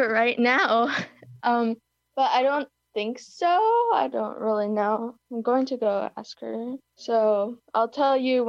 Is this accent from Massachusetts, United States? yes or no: no; Hudson, New York, United States; I am a student of MC Smith. I'm a elementary school, and I'm also from Hudson.